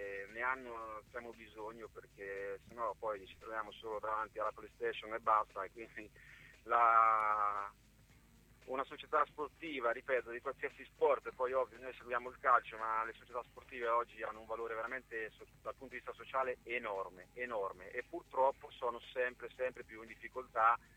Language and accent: Italian; Ancona, Marche, Italy; E da anconetano, tifoso da tanti anni, che ha vissuto gli anni più belli e anche più bui